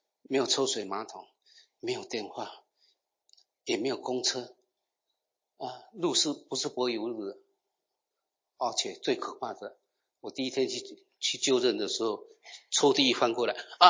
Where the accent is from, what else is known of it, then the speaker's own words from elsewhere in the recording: Taipei, Taiwan; 因为我在台北长大的，去到那乡下的地方，也没有瓦斯烧柴的，煮饭要烧柴。